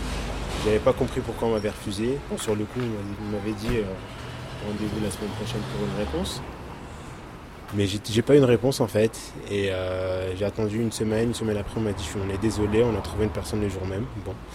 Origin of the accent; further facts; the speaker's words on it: France; Malgré que je suis français, mais d'origine algérienne.